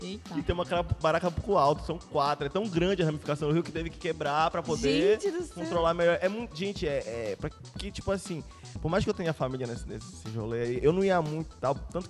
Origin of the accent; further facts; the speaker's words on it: Abaetetuba, Pará, Brazil; eu sou lá de Abaeté. Eu sou de Abaeté. A minha mãe é do interior de Abaeté. É do rio de Abaeté. Minha mãe é do rio Maracapucu.